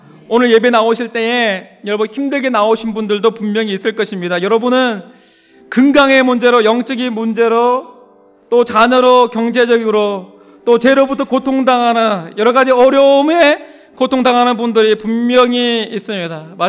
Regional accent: Hamyang, South Gyeongsang, South Korea; born there; 저는 경상남도 함양군 용평 13-17번지 촌에서 태어나서

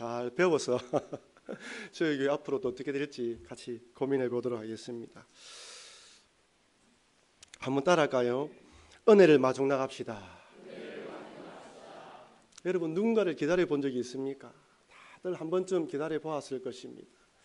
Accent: Busan, South Korea; born there; also born or lived in New Zealand; 저는 여기 전포동에서 태어났습니다.

